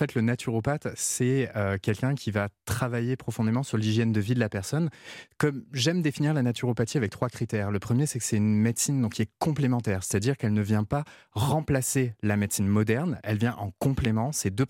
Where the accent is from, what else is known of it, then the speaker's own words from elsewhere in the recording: Quebec, Canada; comme je viens du Québec, j'adore la poutine.